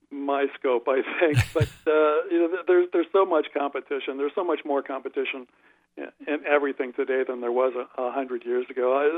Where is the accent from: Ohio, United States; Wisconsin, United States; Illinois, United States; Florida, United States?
Ohio, United States; Columbus; He's from my hometown, Columbus, Ohio, so that was part of it.